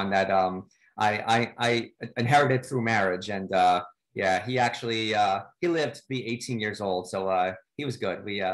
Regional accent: Brooklyn, New York, United States; also born or lived in Staten Island; So I'm from New York. I was born in Brooklyn, yeah, and born and raised in Brooklyn and Staten Island, both in New York City

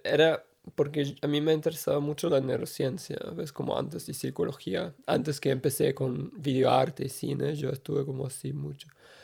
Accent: Austria; Spanish is a second language; also born or lived in Switzerland; now in Helsinki, Finland; yo soy originalmente de Austria, nací en Suiza y ahí trabajé en cine y también estudié videoarte y después ahora hace 6 años que vivo aquí y me mudé a Helsinki para mi doctorado

